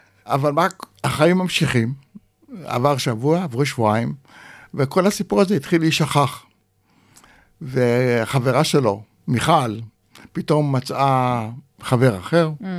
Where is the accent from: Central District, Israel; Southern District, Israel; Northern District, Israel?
Central District, Israel; Rishpon; also born or lived in Shefayim; נולדתי בקיבוץ שפעים. ואחרי הפילוג הגדול, בשנת 50, ההורים עזבו את הקיבוץ ועברו לרשפון המושב.